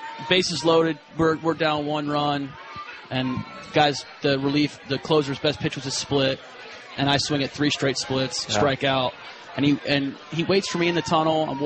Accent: Atlanta, Georgia, United States; I mean, I grew up in Atlanta.

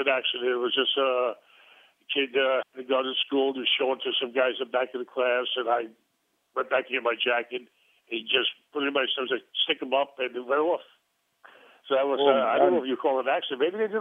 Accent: Brooklyn, New York, United States; Born and raised in Brooklyn, it didn't really strike me like starstruck.

